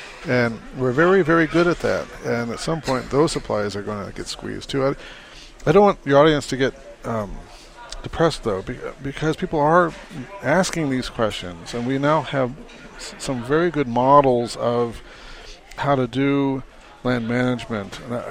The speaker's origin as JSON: {"language": "English", "town": "Phoenix", "region": "Arizona", "country": "United States", "tie": "born or raised there", "said": "I grew up in Phoenix, Phoenix grew right along that precipitation curve."}